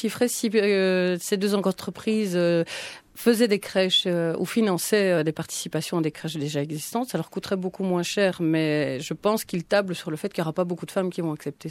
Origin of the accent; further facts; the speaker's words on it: Belgium; chez nous en Belgique